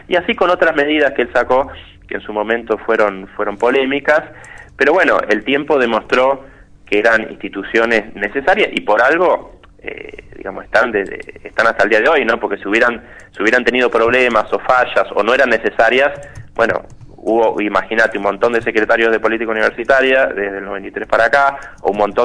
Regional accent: Viedma, Río Negro, Argentina; yo soy de acá de Río Negro, en realidad soy de Viedma

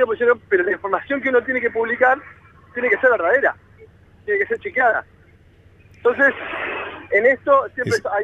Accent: Bahía Blanca, Buenos Aires Province, Argentina; Yo soy de Bahía Blanca.

